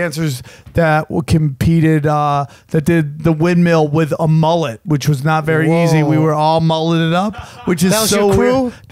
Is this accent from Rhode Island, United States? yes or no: no; Syracuse, New York, United States; I'm from upstate New York, dude.